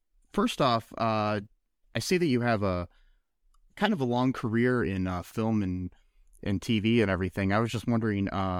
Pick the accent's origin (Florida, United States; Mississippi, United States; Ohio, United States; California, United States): Ohio, United States; Toledo; I mean, I come from Toledo in Ohio, and Toledo's not necessarily that great of a city either.